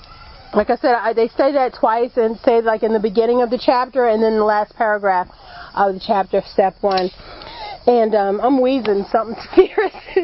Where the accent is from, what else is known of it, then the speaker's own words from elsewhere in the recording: Philadelphia, Pennsylvania, United States; I'm from Philadelphia, and I got high all over that city.